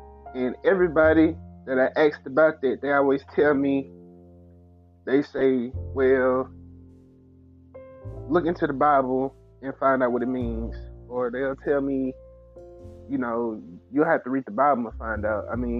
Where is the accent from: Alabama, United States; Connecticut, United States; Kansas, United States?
Alabama, United States; Talladega; Because me personally, I'm from Talladega, man. Talladega, Alabama, born and raised. I'm from the country part of it.